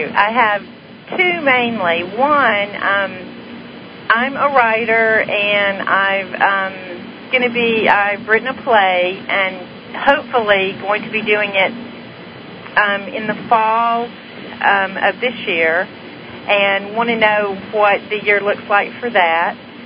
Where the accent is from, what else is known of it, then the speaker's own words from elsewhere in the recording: the South, United States; Oh, I was just going to say, especially growing up in the South, where it's, you know, almost prerequisite, you know, to marry and have children.